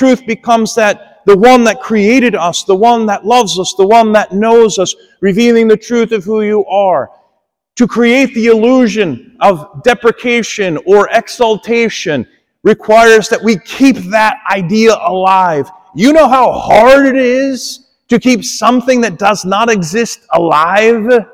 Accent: Kansas, United States; Growing up in Wyandotte County, everybody knows you.

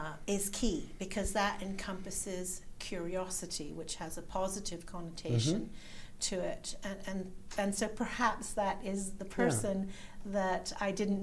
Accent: England, United Kingdom; now in United States; I grew up primarily in England, in Europe. Although I am an American citizen

